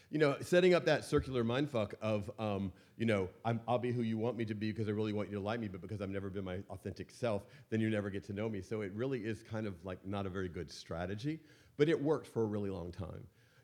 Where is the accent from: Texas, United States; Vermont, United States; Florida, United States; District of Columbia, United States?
Florida, United States; So, I am from Florida originally, and in that space, I was born into a Methodist minister father and a school teacher mother.